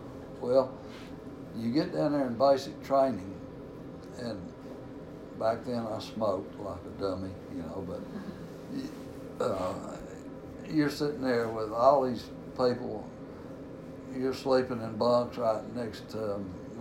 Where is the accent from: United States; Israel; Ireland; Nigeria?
United States; Pine Bluff, Arkansas; I grew up in Pine Bluff, and of course, you know, Pine Bluff is probably 50-50 on minorities and everything